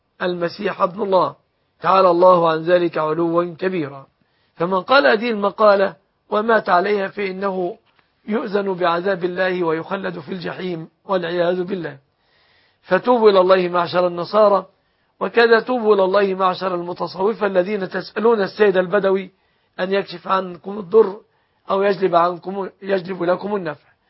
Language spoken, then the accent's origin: Arabic; Egypt; بلادنا مصر